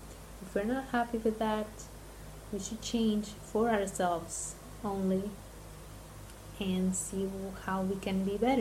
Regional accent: Argentina; there were people that don't even follow me that remember that I was from Argentina and they came and said congratulations

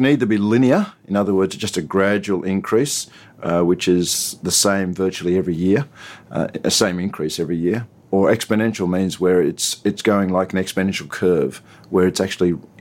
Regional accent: Australia; I'm Australian, but of Chinese heritage. I work mostly in Australia

